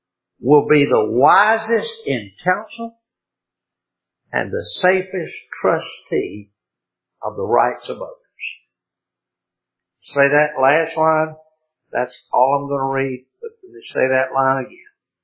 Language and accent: English; Abbeville, South Carolina, United States; Of course, his office was on the square in my hometown, Abbeville. He practiced law within, I don't know, mile and a half, 2 miles of my home